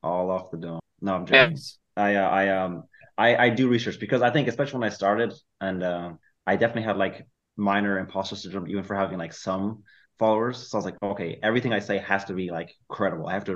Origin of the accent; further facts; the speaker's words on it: Ireland; born there; because I was born in Ireland.